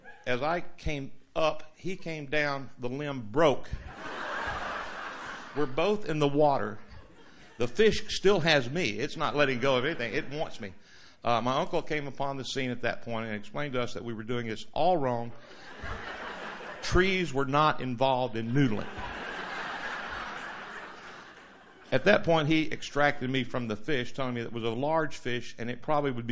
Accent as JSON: {"language": "English", "region": "Louisiana", "country": "United States", "tie": "born or raised there", "moved": "yes", "said": "I was raised in Louisiana, a long way away and a long time ago."}